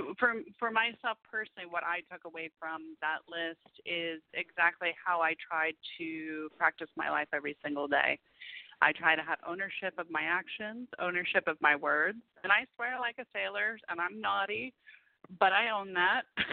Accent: Florida, United States; also born or lived in New England; I lived in New England for – I grew up in Florida for a few years, lived in New England for a few years, and came back down.

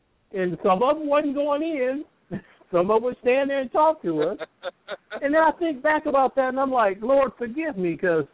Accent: Ohio, United States; where I grew up in Central Ohio

